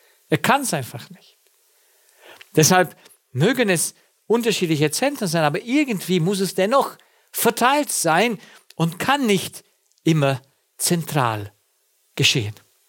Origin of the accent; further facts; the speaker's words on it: Romania; Wenn ich denke zurück an meine Kindheit im Kommunismus, wenn dort die Gelder zentral alle in die Gemeinde gebracht worden wären